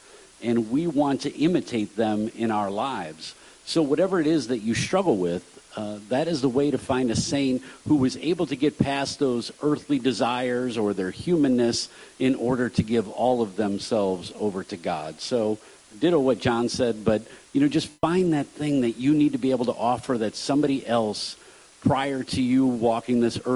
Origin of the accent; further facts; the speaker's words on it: Chagrin Falls, Ohio, United States; For those of you that don't know me, I'm from Chagrin Falls, Ohio